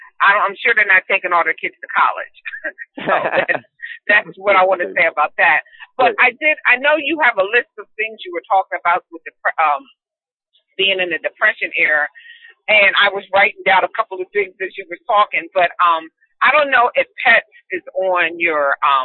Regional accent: Pennsylvania, United States; About 25 miles north of Three Mile Island.

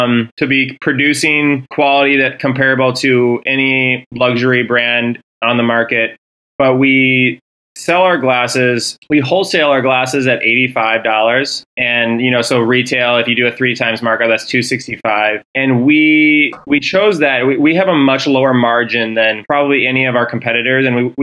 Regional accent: Flint, Michigan, United States; also born or lived in Chicago; We are headquartered in my hometown of Flint, Michigan.

